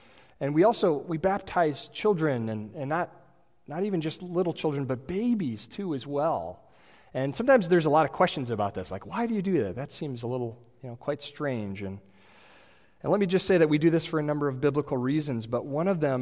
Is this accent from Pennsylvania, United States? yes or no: no; Holland, Michigan, United States; I was born and raised in Holland, Michigan, which Holland, Michigan is seated on the shores of a shark-free freshwater sea.